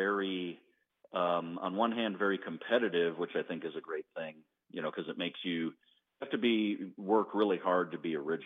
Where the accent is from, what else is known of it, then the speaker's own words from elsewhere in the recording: Marinette, Wisconsin, United States; Oh, I mean, definitely.